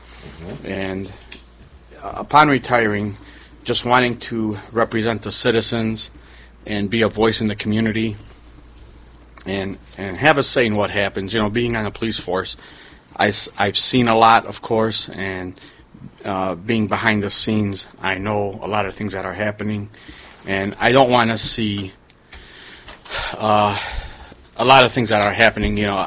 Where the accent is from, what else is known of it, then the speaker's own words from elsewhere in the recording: Dearborn, Michigan, United States; As you said, I'm born and raised in Dearborn, a true native. Been here all my life